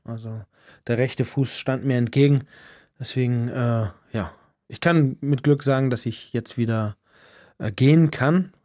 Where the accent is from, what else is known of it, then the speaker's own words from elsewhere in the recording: Flensburg, Schleswig-Holstein, Germany; Ja, wie gesagt, ich bin in Flensburg geboren, aufgewachsen, in einem gutbürgerlichen Elternhaus. Ich bin Einzelkind.